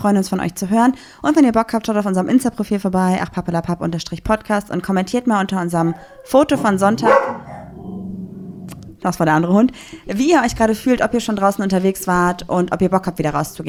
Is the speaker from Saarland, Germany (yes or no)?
no; Düsseldorf, North Rhine-Westphalia, Germany; Ich mag Köln auch sehr gerne, auch als Düsseldorferin.